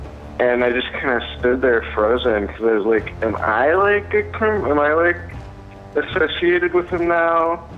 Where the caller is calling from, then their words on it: California, United States; I'm calling from the East Bay Area.